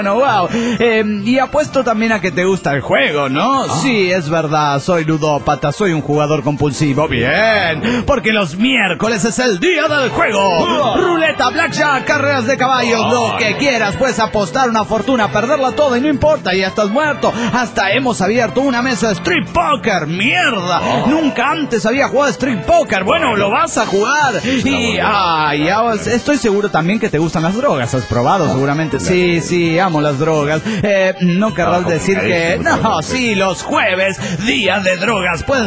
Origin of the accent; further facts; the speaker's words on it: Balearic Islands, Spain; de Mallorca, España.